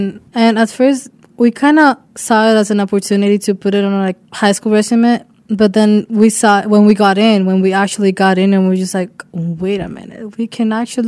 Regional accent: Dominican Republic; So we come from the Dominican Republic.

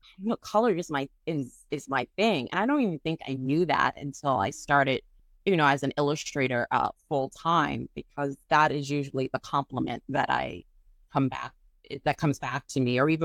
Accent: Washington, District of Columbia, United States; also born or lived in New York City; I grew up in Washington, D.C. and in New York City a long time, so I know what a winter wonderland is like.

